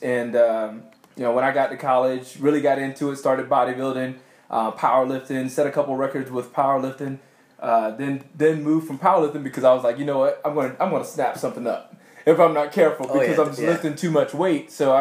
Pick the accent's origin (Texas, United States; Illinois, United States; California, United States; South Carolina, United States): South Carolina, United States; Remini; I'm from South Carolina, small town, below Sumter, South Carolina. So I'm definitely repping the Carolinas. Grew up in a small town, I guess.